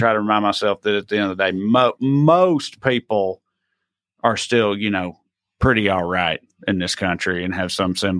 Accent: Tennessee, United States; Yeah, I mean, you know, I'm from Tennessee. I certainly get it.

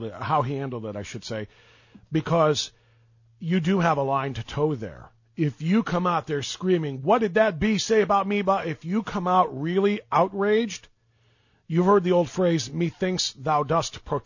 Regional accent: Cleveland, Ohio, United States; And I'm saying this not because I'm from Cleveland and I'm a Browns guy.

